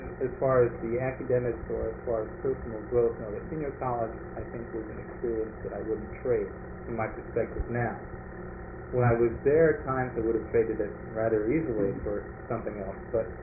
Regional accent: New York, United States; And of course, growing up on Long Island, I mean, who doesn't know what an ocean looks like?

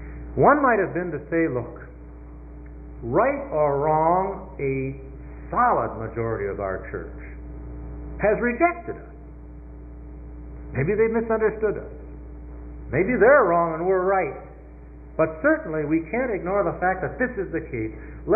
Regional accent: Highland Park, Illinois, United States; he had never had the privilege of growing up in Highland Park, Illinois, under Reverend Sewer, the way I had

